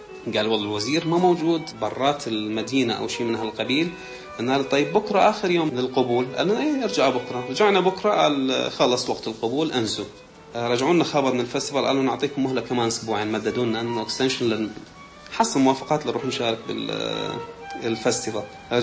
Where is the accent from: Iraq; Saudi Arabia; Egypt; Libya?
Iraq; فما ممكن أعلق على شماعة أنه لأن أنا عراقي ما حصلت شغل فول تايم